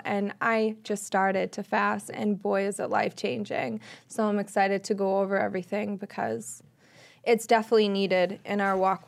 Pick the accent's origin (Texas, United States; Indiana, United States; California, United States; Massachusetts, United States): Massachusetts, United States; Boston; Like, I've lived in America my whole life. I'm from Boston, and I, like, fail to speak English sometimes.